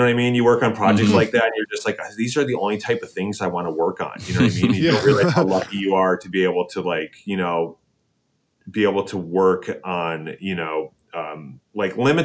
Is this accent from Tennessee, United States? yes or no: no; Detroit, Michigan, United States; I'm from Detroit.